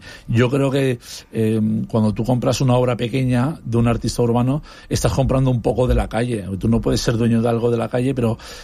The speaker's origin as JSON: {"language": "Spanish", "town": "Benidorm", "region": "Valencian Community", "country": "Spain", "said": "como mi nombre es inglés, llama mucho la atención, la gente me pregunta dónde soy, yo digo que soy de Benidorm"}